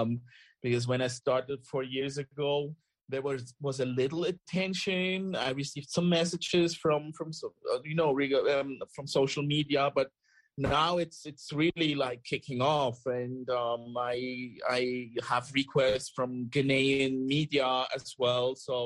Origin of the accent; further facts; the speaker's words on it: Switzerland; English is a second language; growing up in Switzerland, competition is super hard with skiing.